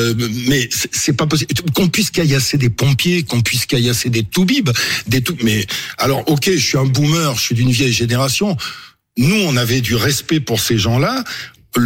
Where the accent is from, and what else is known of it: Nouvelle-Aquitaine, France; born there